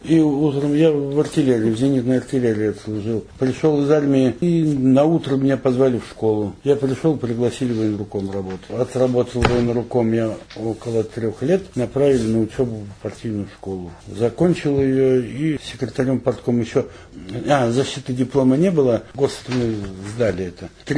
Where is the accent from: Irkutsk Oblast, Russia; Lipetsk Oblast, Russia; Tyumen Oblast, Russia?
Tyumen Oblast, Russia; Aleksandrovka; born there; Родился в селе Александровка Сладковского района Тюменской области.